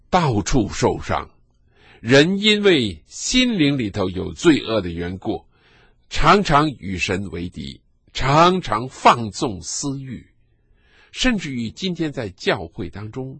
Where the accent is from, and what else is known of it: China